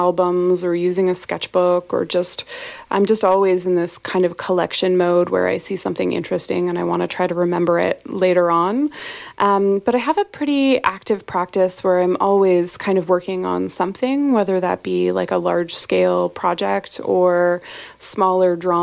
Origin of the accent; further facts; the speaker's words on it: Calgary, Alberta, Canada; now in Nova Scotia, Canada; So I'm from Calgary, as you mentioned. I think, you know, being distanced and being in Nova Scotia has really come to teach me how much I love the Rocky Mountains of Alberta.